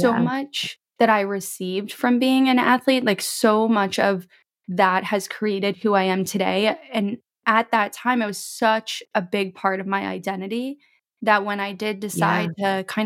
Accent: Long Beach, New York, United States; I am born and raised in New York. So right now I live in Long Beach. It's on the South Shore of Long Island in New York. This is where I'm originally from.

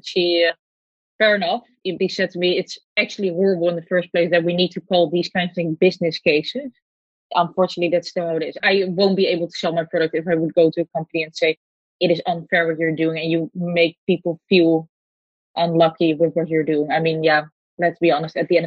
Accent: Netherlands; born there; English is a second language; I was born in the Netherlands, by default, very privileged.

